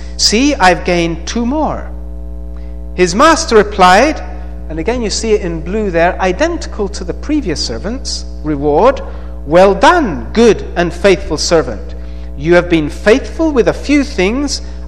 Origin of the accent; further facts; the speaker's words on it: Colombia; I was raised in Colombia, so I learned Spanish very easily. I didn't have to go to school to learn it. Well, I went to school, but I just learned it on the street with my friends.